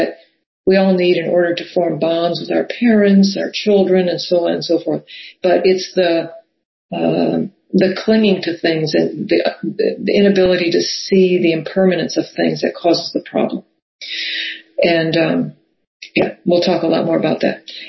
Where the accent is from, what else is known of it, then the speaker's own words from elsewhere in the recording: New Orleans, Louisiana, United States; I grew up in New Orleans, and that's really true in New Orleans.